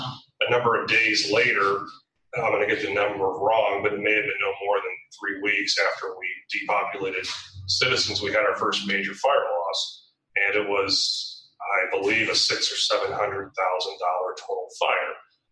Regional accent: Chicago, Illinois, United States; I grew up in Chicago

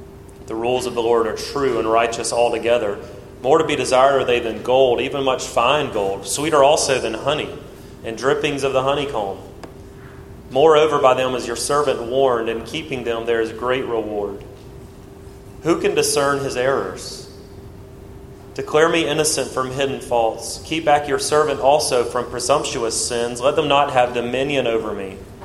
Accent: Brundage, Alabama, United States; I'm from Brundage, Alabama, which is just a scratch bigger than Banks, Alabama

